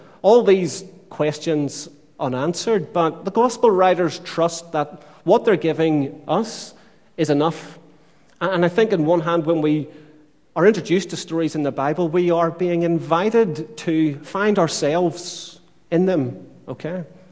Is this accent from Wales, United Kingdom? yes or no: no; Northern Ireland, United Kingdom; I can remember growing up in Northern Ireland that quite often you would see posters on telegraph poles